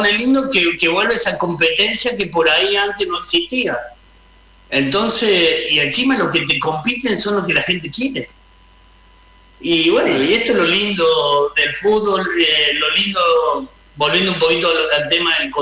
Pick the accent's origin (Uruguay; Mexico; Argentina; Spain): Argentina; acá en el consulado de Paraguay, la mitad somos argentinos y la mitad son paraguayos